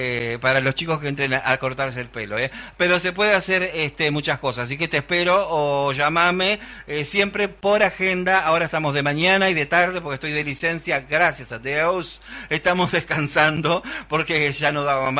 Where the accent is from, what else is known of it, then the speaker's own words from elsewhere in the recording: Salto, Uruguay; pero soy salteño, pero digo, la gente de Salto es envidiosa